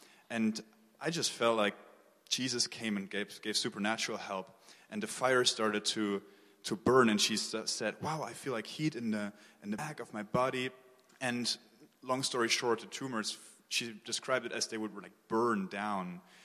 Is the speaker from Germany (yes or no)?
yes; Germany; English is a second language; I'm from Germany, and I'm an engineer